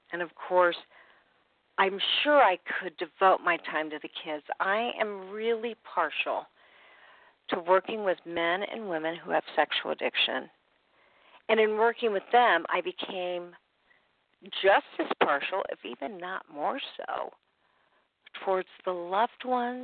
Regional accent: Indianapolis, Indiana, United States; I'm from Indianapolis, Indiana, and I had done DJing, so I kind of knew what I was doing.

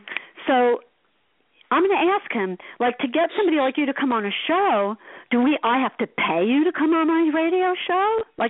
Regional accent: Asbury Park, New Jersey, United States; But so everybody, I think because I grew up in Asbury Park, people have an interest in me.

